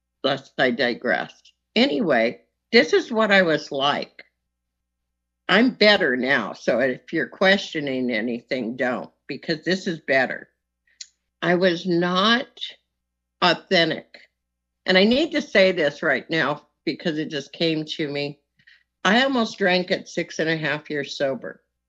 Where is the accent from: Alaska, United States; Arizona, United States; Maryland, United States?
Arizona, United States; Phoenix; also born or lived in Houston, United States; I was raised in Phoenix, born in Houston, Texas, and I'm telling you, I was a good Catholic school kid at St. Agnes